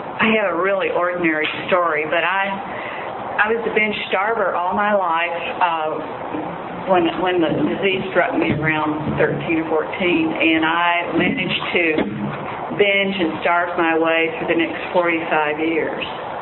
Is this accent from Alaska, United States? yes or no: no; College Station, Texas, United States; from College Station.